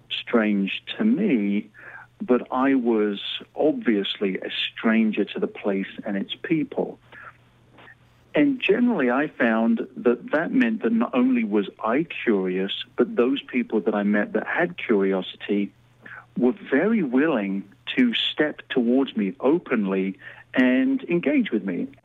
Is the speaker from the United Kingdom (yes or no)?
yes; Canterbury, South East England, United Kingdom; I was born and raised in Canterbury in the southeast of England.